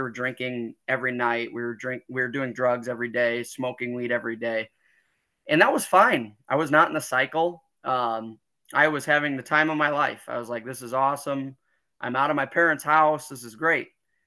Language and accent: English; Sioux City, Iowa, United States; I live in Iowa in the Midwest of the United States. Just a good old Midwestern boy, born and raised in Sioux City